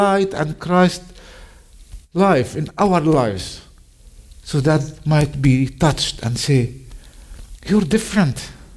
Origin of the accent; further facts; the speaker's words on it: Nazareth, Northern District, Israel; Yeah, I'm a Nazarene. I was born in Nazareth. I grew up in Nazareth, and I married a woman from Bethlehem. So we're covering the the two places. Yeah, I'm a Nazarene.